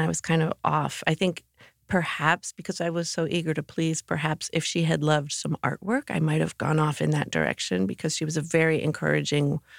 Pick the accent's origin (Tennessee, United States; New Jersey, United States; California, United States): New Jersey, United States; Mendham; went to high school in Mendham, which was the next town to the west.